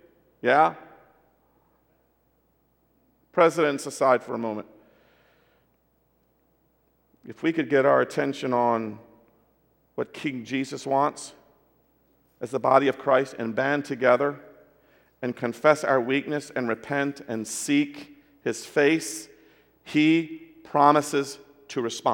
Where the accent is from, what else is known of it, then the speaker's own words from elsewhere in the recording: Taiwan; when I was a kid growing up in Taiwan on the mission field, I can remember going with my family to mountain villages.